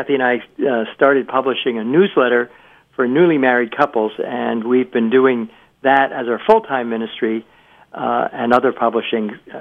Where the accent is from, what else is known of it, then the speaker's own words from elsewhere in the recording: Brooklyn, New York, United States; born there; Well, I'm also from the New York area. I was born in Brooklyn, New York.